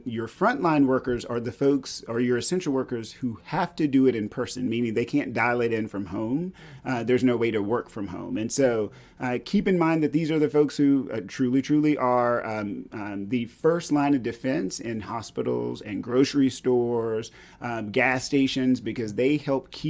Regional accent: Texas, United States; And I grew up in East Texas.

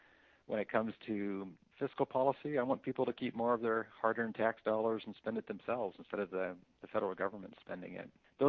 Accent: Anchorage, Alaska, United States; I was raised in Alaska.

